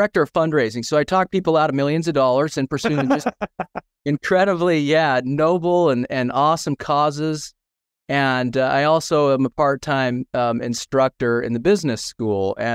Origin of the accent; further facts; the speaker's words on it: Utah, United States; You know, I grew up in Utah. I'm a lifelong Utah Jazz fan.